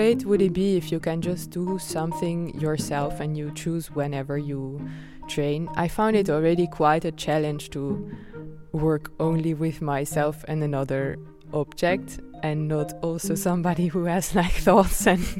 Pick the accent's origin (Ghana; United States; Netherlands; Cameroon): Netherlands; Nijmegen, Gelderland; born there; English is a second language; moved away as an adult; also born or lived in France; I'm from Holland, and I'm born in Nijmegen after I did some circus school in Rotterdam. So I stayed a bit in Holland. And after that, I left Holland to go to France